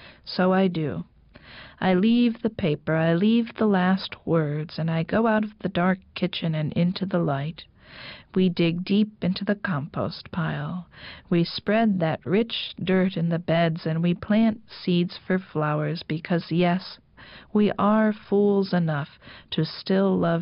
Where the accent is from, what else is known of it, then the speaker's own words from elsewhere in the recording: Syracuse, New York, United States; I grew up in the Salt City, so I'm allowed to call a book Salt, I think.